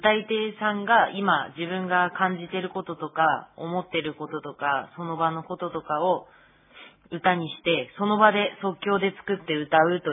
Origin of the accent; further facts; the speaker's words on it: Nibutani, Hokkaido, Japan; now in Biratori, Japan; 私は猿川筋の子孫で、二豚にで生まれ育った